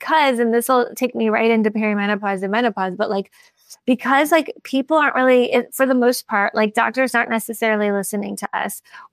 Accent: Chicago, Illinois, United States; now in Los Angeles, United States; So I come to Los Angeles from Chicago, and eventually I quit smoking.

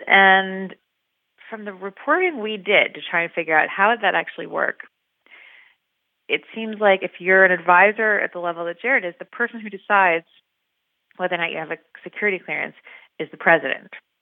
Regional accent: New York, United States; I remember, I'm from New York, and I used to work at the New York Post

